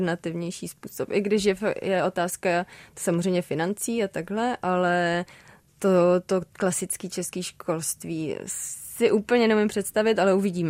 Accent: Opava, Moravian-Silesian Region, Czechia; now in Prague, Czechia; Takže v tomhle jako já si Prahu úplně užívám, protože sice jsem z Opavy, ale Praha mi přijde teď jako takový vlastně maloměsto

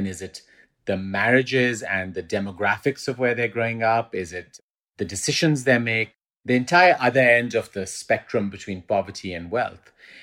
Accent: Pakistan; also born or lived in United Kingdom; now in New York, United States; I spent about 40% of my life growing up in Pakistan, then spent the next 20% in the UK, in England. And then I've been in New York since about 2001, so the last 40%.

